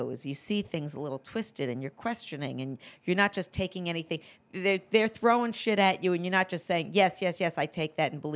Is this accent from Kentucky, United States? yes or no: no; New York, United States; I would say I feel a sense of community more as a New Yorker than a Jew.